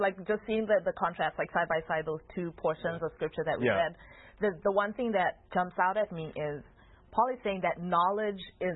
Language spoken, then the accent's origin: English; Zimbabwe; growing up in Zimbabwe